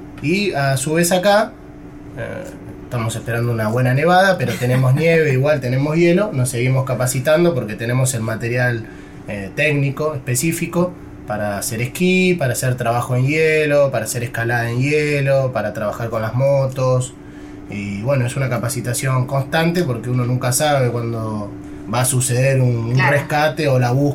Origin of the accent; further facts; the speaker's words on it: San Justo, Buenos Aires Province, Argentina; also born or lived in Ramos Mejía; now in Antarctica; Bueno, yo soy de Buenos Aires. Nací en San Justo, provincia de Buenos Aires. Y bueno, después viví en Ramos Mejía.